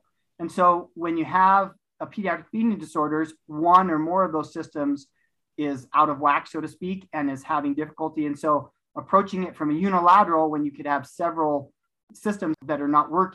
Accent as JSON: {"language": "English", "town": "Los Angeles", "region": "California", "country": "United States", "tie": "born or raised there", "lives_now": "Utah, United States", "said": "I'm from Southern California, Los Angeles area. Grew up there, loved it. But now I've been here in Utah for almost 20 years"}